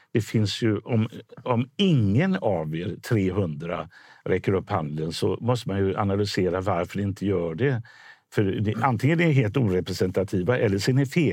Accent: Gothenburg, Västra Götaland County, Sweden; i Bergsjön, i Biskonsgården när jag är uppvuxen

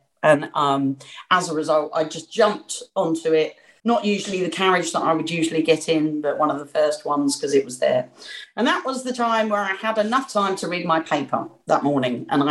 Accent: London, United Kingdom; I'm a Londoner, I've got to get tickets to this.

